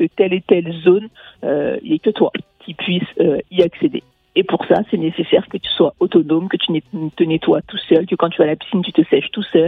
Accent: France; also born or lived in Mali; moi-même, je suis née au Mali et j'ai grandi en France, donc j'ai ces deux cultures à l'intérieur de moi.

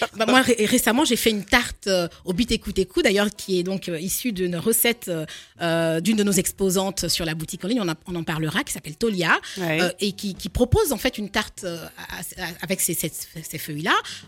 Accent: Côte d’Ivoire; moved away as an adult; now in France; je suis d'origine ivoirienne, je suis née en Côte d'Ivoire

